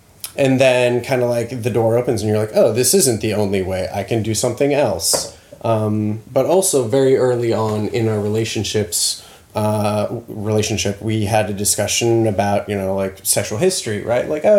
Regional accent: Bergen, Vestland, Norway; English is a second language; moved away as an adult; also born or lived in United States; I am Norwegian-American, so I was born and raised in Bergen, lived there for 19 years, then I ran away to the United States

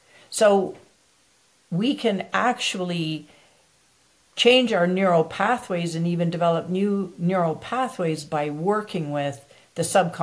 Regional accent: Canada; now in United States; I am Canadian.

